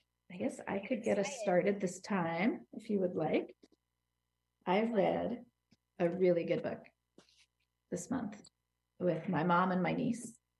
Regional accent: Hudson, New York, United States

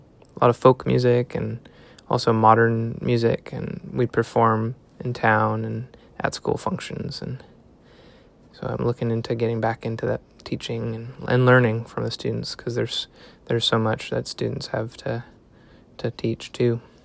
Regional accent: Everett, Washington, United States; And now I'm back in my hometown, Everett, Washington, on EB Island

